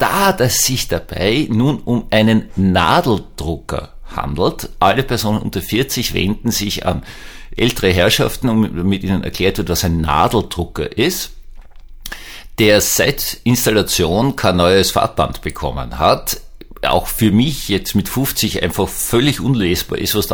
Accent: Austria; Also als Österreicher nähere ich mich gebückt

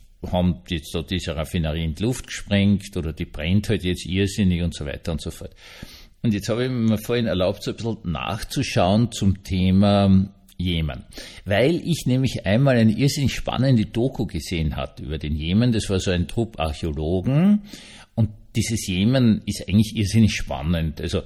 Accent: Austria; Und wenn du so als Österreicher oder wahrscheinlich auch Deutscher, Schweizer, Niederländer, was auch immer sie sind

